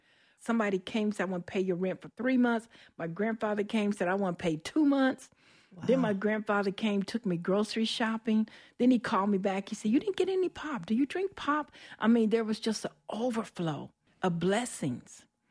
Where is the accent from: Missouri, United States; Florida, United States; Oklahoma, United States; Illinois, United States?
Illinois, United States; Danville; I was born and raised in Danville, Illinois, second oldest of five children.